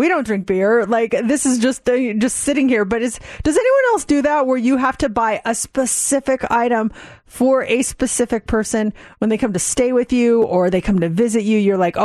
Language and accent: English; Colorado, United States; I grew up in Colorado, right by Golden, Colorado, which is where Coors Light is Coors is manufactured.